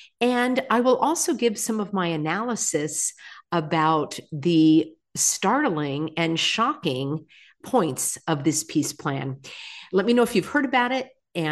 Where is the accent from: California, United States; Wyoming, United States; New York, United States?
California, United States; And somehow I, as a Californian, am responsible for all of Newsom's horrible policies.